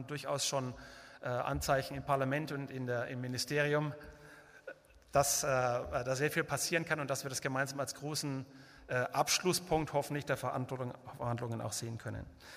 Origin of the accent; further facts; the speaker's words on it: Bavaria, Germany; ich sage es ganz ehrlich, als Bayer